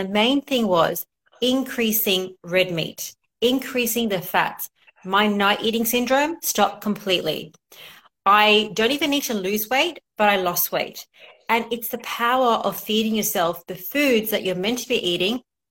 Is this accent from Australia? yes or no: yes; Australia; So I am originally from Australia.